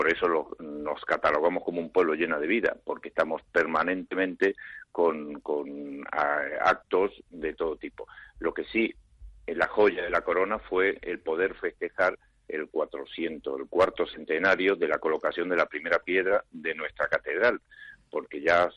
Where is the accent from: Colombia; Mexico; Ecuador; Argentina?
Argentina; now in Spain; Yo soy argentino, mi padre era de aquí, de Madrid, y yo, bueno, vine a trabajar a la zona en su tiempo.